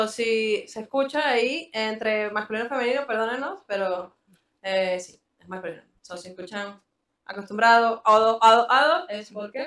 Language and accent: Spanish; Venezuela; moved away; vengo de Venezuela, del Caribe, y emigré con unos amigos, de hecho, literalmente de la mano con unos panas. Emigré porque la situación de mi país está, y estará, y estuvo muy mal.